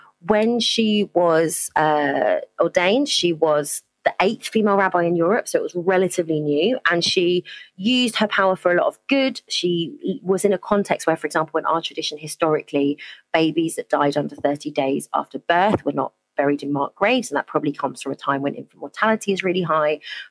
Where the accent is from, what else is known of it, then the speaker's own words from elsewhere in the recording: London, United Kingdom; So I'm a Londoner. Like a lot of Londoners, neither of my parents are from London. My mum is from a city in the north of England called Bradford, born to a refugee unaccompanied child.